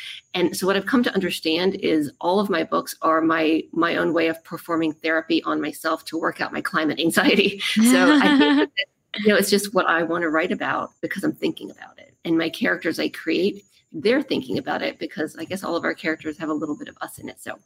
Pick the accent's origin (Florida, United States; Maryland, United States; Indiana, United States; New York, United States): Maryland, United States; I'm going to be coming to the Gaithersburg Book Festival, which I'm excited about because I'm from Maryland, so it's going to be some home turf.